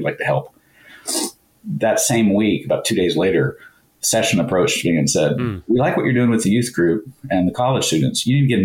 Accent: Baton Rouge, Louisiana, United States; Yes. I grew up in South Louisiana in Baton Rouge and went to Louisiana Tech

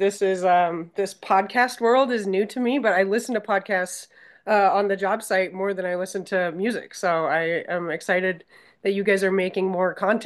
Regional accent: Billings, Montana, United States; I grew up in Billings, Montana, which is not the rural part of the state, but now I live in Lewistown, which is definitely very country, cattle country specifically.

